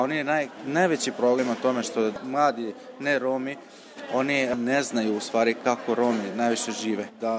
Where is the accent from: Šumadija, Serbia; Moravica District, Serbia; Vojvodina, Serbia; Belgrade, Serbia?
Vojvodina, Serbia; Sombor; Dolazim iz Sombora.